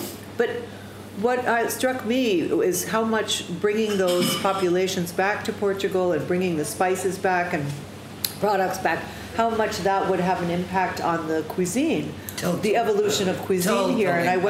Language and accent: English; New York, United States; Uh-huh, that's my hometown.